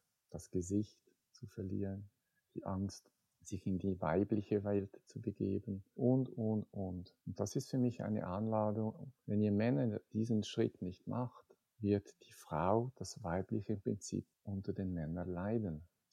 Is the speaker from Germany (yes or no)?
no; Rapperswil, St. Gallen, Switzerland; born there; Ich bin 1965 geboren in Rapperswil, war dazumal ein Dörfchen von etwa 7000 Leuten.